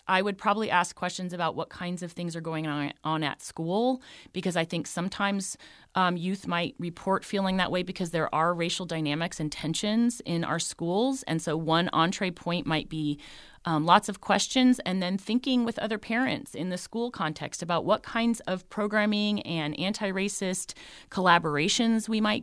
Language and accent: English; Colorado, United States; I'm from Colorado. I love being from Colorado.